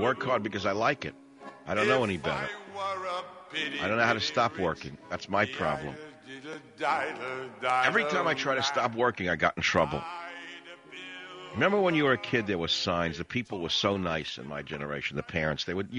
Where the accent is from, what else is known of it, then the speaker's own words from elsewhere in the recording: New York, United States; Hey, I'm from New York. I'm like Michael Savage.